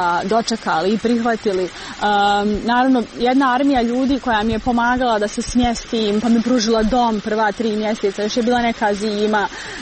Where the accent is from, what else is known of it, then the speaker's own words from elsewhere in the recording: Tuzla, Federation of Bosnia and Herzegovina, Bosnia & Herzegovina; now in Srebrenica, Bosnia and Herzegovina; moji prijatelji koji su ostali ožive u Sarajevu i mom rodnom gradu Tuzli.